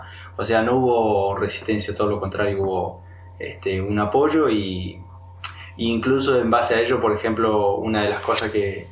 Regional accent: El Pantanoso, Río Negro, Argentina; born there; Yo nací en un lugar que se llama El Pantanoso, que queda hacia el sudeste de Bariloche. Y queda a unos 35 kilómetros donde se ubica la comunidad Cañumil, que es la cual pertenezco, donde nacieron mi papá y donde se criaron mis padres, mi madre

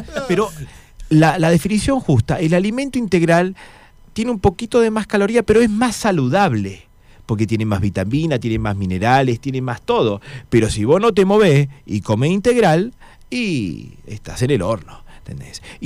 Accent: Argentina; nosotros, como buenos argentinos, abusamos.

